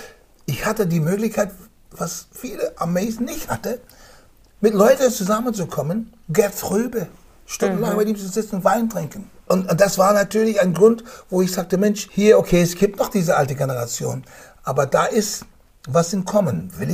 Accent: Oakland, California, United States; German is a second language; Kalifornien. Ich bin Kalifornianer. Oakland, come on. Home of the Black Panthers, right? So, ich komme aus Oakland, liberal, komme nach Georgia.

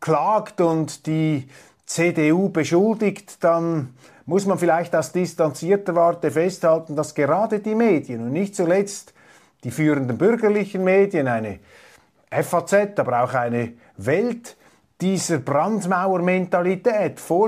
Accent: Switzerland; Für mich als Schweizer ist das Ganze nicht so rätselhaft

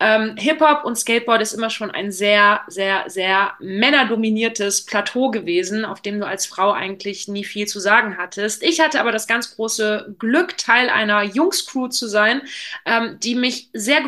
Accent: Wallonia, Belgium; also born or lived in Aachen; Also ganz kurze Korrektur, ich stamme aus Ostbelgien, also ich komme tatsächlich aus der östlichsten Ecke Belgiens, ich gehöre einer sprachlichen Minderheit an. Es ist aber richtig, dass mein Geburtsort Aachen ist.

